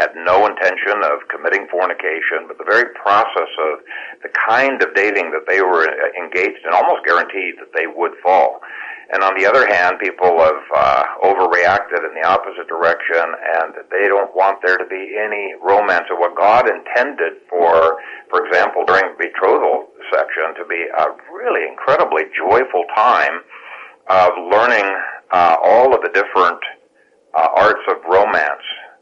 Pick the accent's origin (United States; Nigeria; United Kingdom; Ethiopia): Ethiopia; I grew up in Ethiopia, and I saw arranged marriages actually turn out rather well within